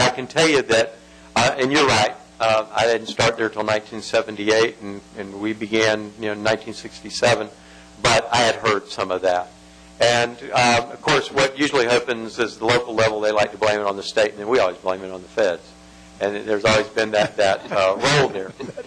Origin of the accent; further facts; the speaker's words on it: Jacksonville, Florida, United States; I grew up in Jacksonville, and consolidation came in there, and I heard Sheriff Rutherford speak to that. And of course, I'm from Leon County